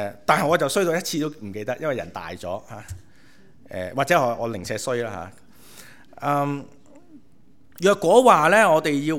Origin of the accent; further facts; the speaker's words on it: China; 咁我哋都系中国人咧，都系差唔多咁样嘅文化底下